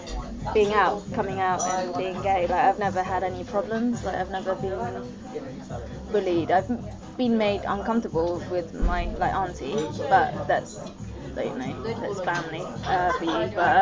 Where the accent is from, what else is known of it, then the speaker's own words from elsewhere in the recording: Brighton, South East England, United Kingdom; growing up in Brighton, it's easy to be gay